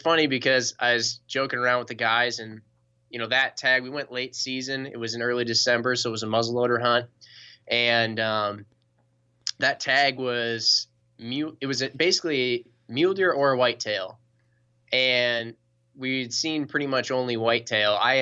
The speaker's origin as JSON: {"language": "English", "town": "Middleton", "region": "Wisconsin", "country": "United States", "said": "But I started back when we were in Middleton, and I'm from Middleton myself."}